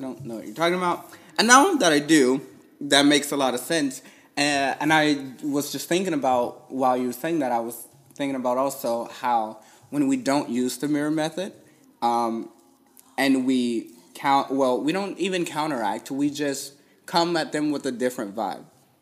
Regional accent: the South, United States; We're just from the South, and you're not.

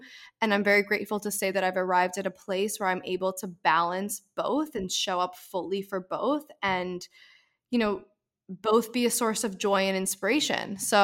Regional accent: New Jersey, United States; I was born and raised in New Jersey, lived here my whole life, still live here.

